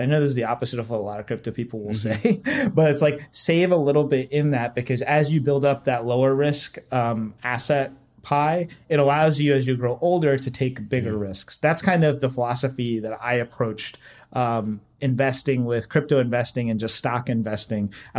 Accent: Virginia, United States; now in Washington, United States; I've lived up here for about 15 years now. So it's pretty much my home. I grew up in Southeast Virginia. So been in this area kind of my whole life. I'm about 4.5 hours away from where I grew up

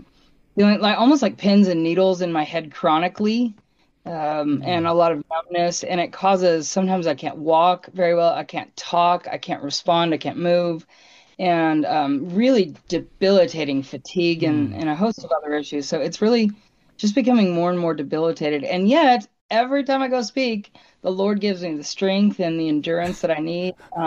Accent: Bartlesville, Oklahoma, United States; Voice of the Martyr, what is headquartered where I grew up in Bartlesville.

